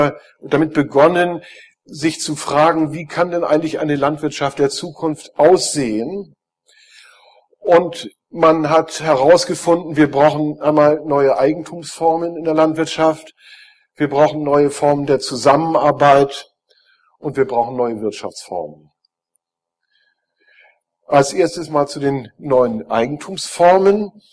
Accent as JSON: {"language": "German", "region": "Hamburg", "country": "Germany", "said": "Ich komme nicht vom Buschberghof, sondern ich komme aus Hamburg. Der Buschberghof liegt 35 Kilometer östlich von Hamburg und ich wohne in Hamburg und bin dort Esser."}